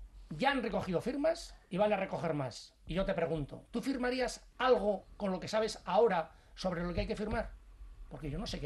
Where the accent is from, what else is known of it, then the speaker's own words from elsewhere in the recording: Basque Country, Spain; ¿Quiénes son vascos? Todos los que somos vascos.